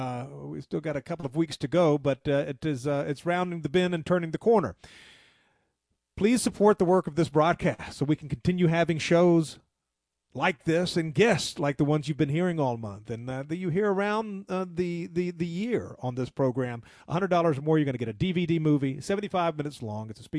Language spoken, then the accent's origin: English; the South, United States; now in Montana, United States; I am proud to have been born and raised in the South. I am now lucky to live in an area of Montana where most people don't lock their doors